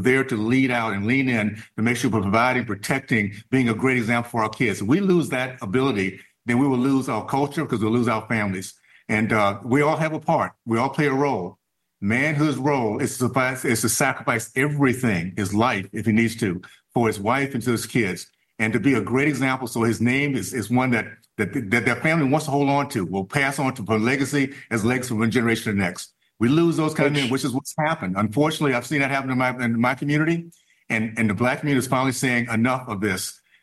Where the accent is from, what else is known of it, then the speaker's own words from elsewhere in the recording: Deep South, United States; I grew up in the Deep South at a time where my race was very competitive.